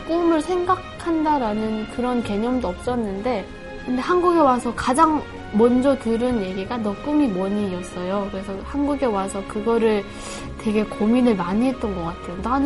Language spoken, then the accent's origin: Korean; North Korea; now in South Korea; 2009년도에 탈북을 해서 현재는 가톨릭 대학교에서 사회복지를 공부하고 있고